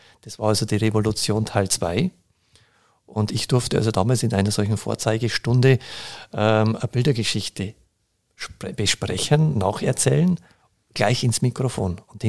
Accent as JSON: {"language": "German", "town": "Schwandorf", "region": "Bavaria", "country": "Germany", "tie": "born or raised there", "said": "In einer sehr dörflichen Struktur damals. Jetzt ist ja das alles dann, natürlich die Stadt hat sich vergrößert, Schwandorf, mein Heimatort, und hat das, die umliegenden Gemeinden, sage ich mal, mit einverleibt."}